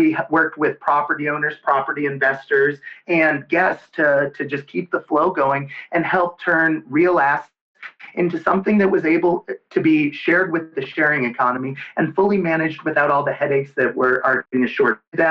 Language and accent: English; Denver, Colorado, United States; And I'm from Denver, Colorado, and everybody knows this is a big state for patients' rights